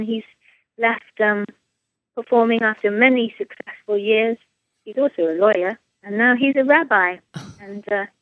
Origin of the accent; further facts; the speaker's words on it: England, United Kingdom; now in Provincetown, United States; I'm from the south coast of England.